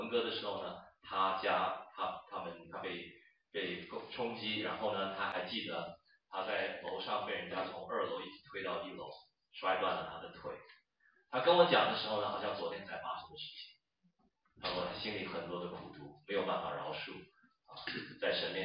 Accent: United States; 我们美国人很多人是有 religion

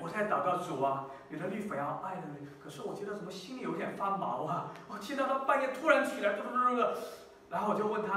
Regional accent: China; 我们中国人说，害人之心不可有，防人之心怎么样？不可无

